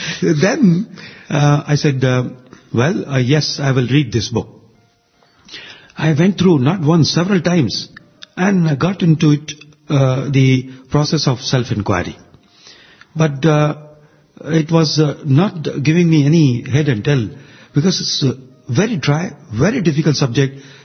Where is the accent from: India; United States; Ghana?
India; I am so and so, I am an engineer, engineer is my profession. I am an Indian, is the nationality.